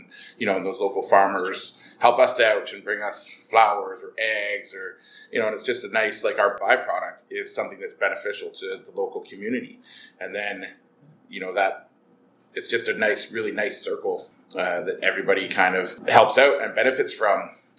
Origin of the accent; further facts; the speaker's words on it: Ontario, Canada; now in Smithers, Canada; we're both from Ontario and moved to Smithers for the lifestyle and, you know, to get away from that big city